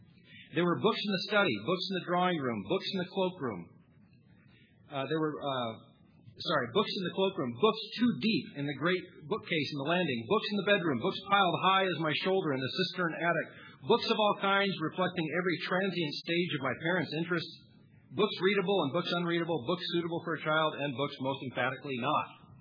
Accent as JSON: {"language": "English", "town": "Seattle", "region": "Washington", "country": "United States", "said": "And believe it or not, yeah, I'm from Seattle, too."}